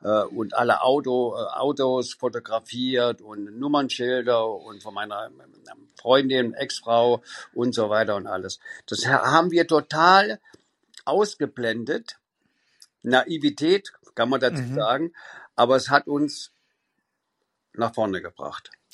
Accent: Sangerhausen, Saxony-Anhalt, Germany; Ich komme ja aus Sangerhausen, da bin ich geboren, 10 Jahre da gelebt.

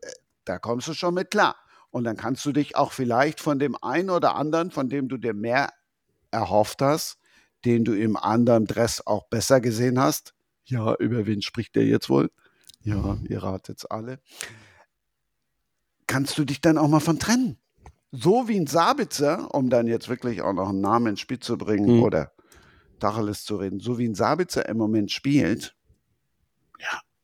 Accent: Rhineland, Germany; Also als Rheinländer, ne, bin ich

